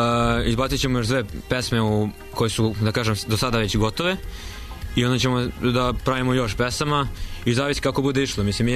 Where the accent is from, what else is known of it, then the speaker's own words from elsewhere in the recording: Belgrade, Serbia; ja sam sa Voždovca